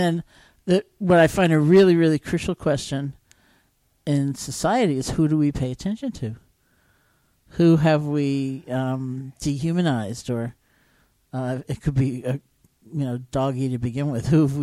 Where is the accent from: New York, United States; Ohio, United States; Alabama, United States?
New York, United States; I'm a New Yorker. I couldn't bear to do that.